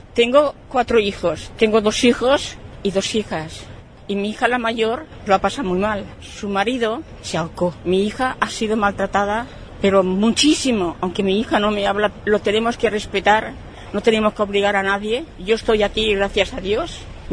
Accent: Paterna, Valencian Community, Spain; y yo soy valenciana, yo soy de Paterna

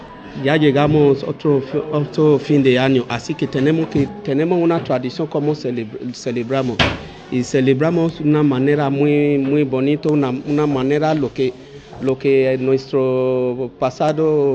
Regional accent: Edo, Nigeria; Spanish is a second language; Somos de Edo, porque ahí como hay mucho lengua en Nigeria, y mucho idioma, mucho tribu, así que de nosotros se llama Edo.

